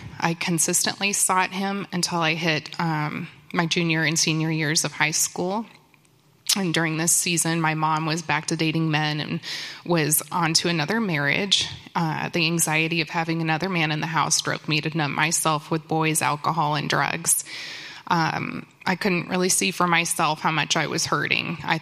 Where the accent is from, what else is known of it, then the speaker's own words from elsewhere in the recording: Omaha, Nebraska, United States; I grew up in Omaha, Nebraska.